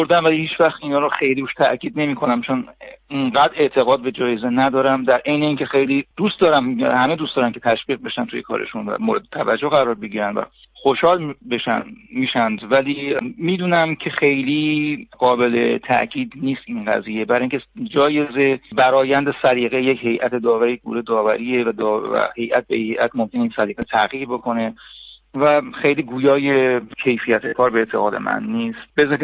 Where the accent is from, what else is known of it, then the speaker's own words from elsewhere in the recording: Tehran, Tehran Province, Iran; born there; من متولد تهران هستم، سال 1352، فارغ التحصیل رشته معماری از دانشگاه تهران هنرهای زیبا.